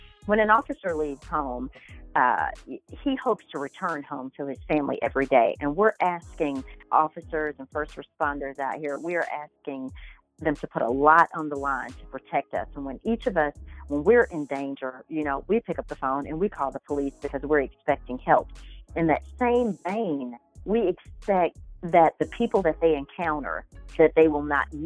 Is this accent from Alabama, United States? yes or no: yes; Birmingham, Alabama, United States; also born or lived in Selma / Montgomery; I'm actually originally from Selma, Alabama. I was actually, my mom and dad are both from Selma.